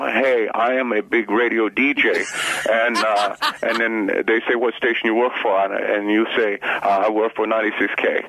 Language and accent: English; Honduras; moved away; I come from Honduras.